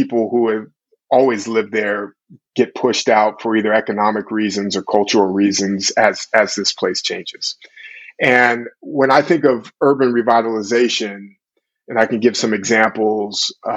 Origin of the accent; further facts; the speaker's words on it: Sacramento, California, United States; also born or lived in Oakland / Bronx; And being originally from East Oakland, growing up in South Sacramento, spending some time in the Bronx as an undergrad